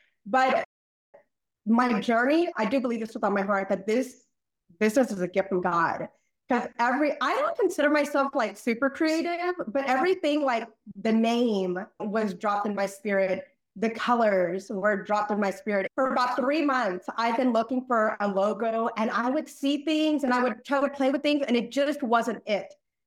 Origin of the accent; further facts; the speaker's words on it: Texas, United States; I'm from Texas too. So we have a lot of Tex-Mex is a big theme here.